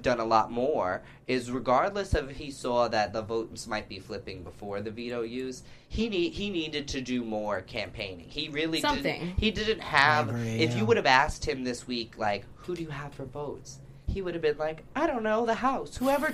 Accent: New England, United States; I'm from New England. Why wasn't Kevin on a season with me? Like, I need the New England hookup.

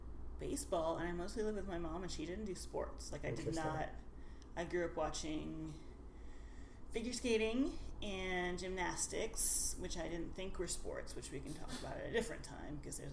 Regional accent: Nashville, Tennessee, United States; moved away as an adult; now in Seattle, United States; I've lived in Seattle for about 13 years now, but I grew up in Nashville, Tennessee, and I wandered around the world for a bit before ending up here.

